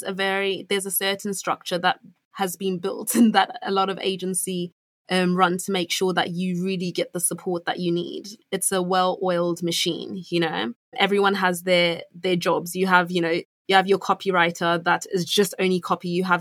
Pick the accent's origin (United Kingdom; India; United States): United Kingdom; England; I grew up in England. I wanted to go back home to South Africa.